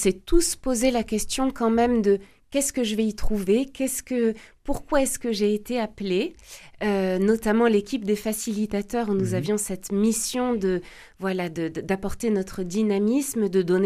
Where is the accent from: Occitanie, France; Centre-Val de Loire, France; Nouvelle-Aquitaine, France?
Occitanie, France; Saint-Gaudens; je viens du secteur de Saint-Gaudens